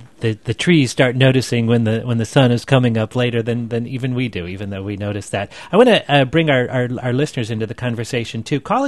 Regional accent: Oregon, United States; I'm from Oregon, and so we have a lot of mountains and valleys in Oregon.

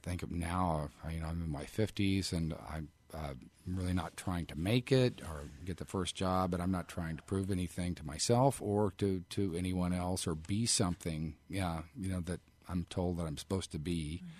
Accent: Houston, Texas, United States; I growing up in Houston, I've been in New Orleans a couple of times.

